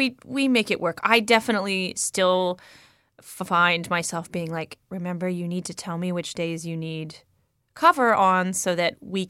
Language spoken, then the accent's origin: English; California, United States; accent: trans-Pacific; now in Dunedin, New Zealand; I'm American. I am from San Francisco Bay Area, but I have now lived in Alta Ponte, Dunedin over half my life.